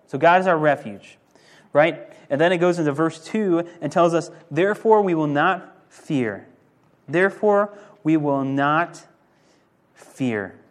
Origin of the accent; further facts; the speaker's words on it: Oklahoma, United States; I grew up in Oklahoma through all school years. Grew up in Oklahoma.